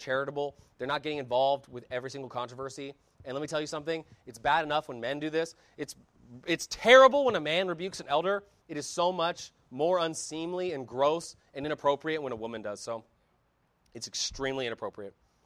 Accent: Pacific Northwest, United States; You know, I grew up in the Northwest

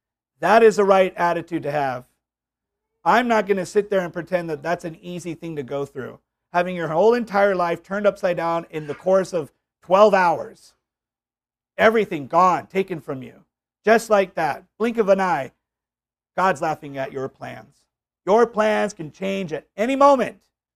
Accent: Hawaii, United States; I'm from Hawaii. We go through hurricanes.

